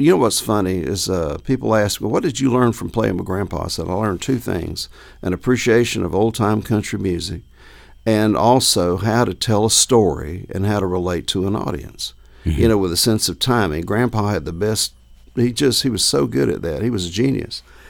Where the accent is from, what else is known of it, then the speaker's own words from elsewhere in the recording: Jacksonville, Florida, United States; I mean, I grew up in Jacksonville, Florida